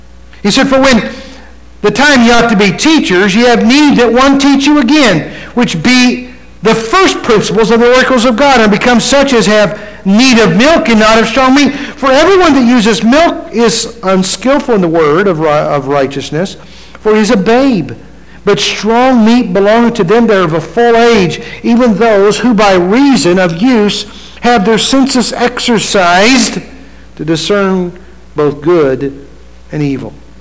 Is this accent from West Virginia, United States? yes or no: yes; West Virginia, United States; And you know, I grew up in West Virginia. We don't eat snacks. We like meals.